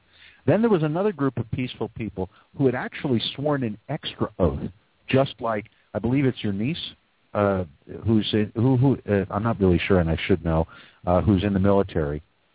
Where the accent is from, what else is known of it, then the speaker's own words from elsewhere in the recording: Philadelphia, Pennsylvania, United States; first language Ebonics; Like I said, I grew up in Philly, and I happen to be a native Ebonic speaker, among other, you know, English, because that's what we spoke.